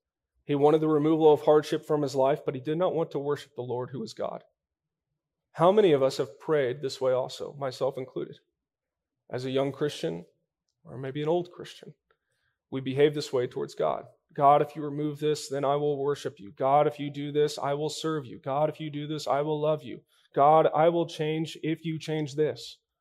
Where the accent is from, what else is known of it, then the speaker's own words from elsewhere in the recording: Texas, United States; now in Colorado, United States; We may get a small taste of mosquitoes here in Colorado, but I'm from Texas, and down there, they're terrible.